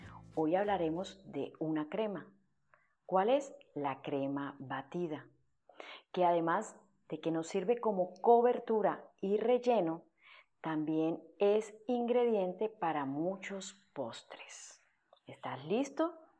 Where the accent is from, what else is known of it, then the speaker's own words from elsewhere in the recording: Barranquilla, Atlántico, Colombia; Esto aplica mucho para ciudades como Barranquilla, Colombia, desde la cual estoy o es mi ciudad de origen y donde vivo.